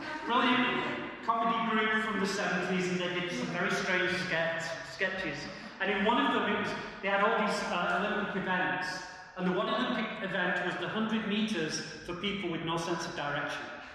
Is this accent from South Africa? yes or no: yes; South Africa; accent: English; And I know this town is very Afrikaans, so please bear with me in my English accent.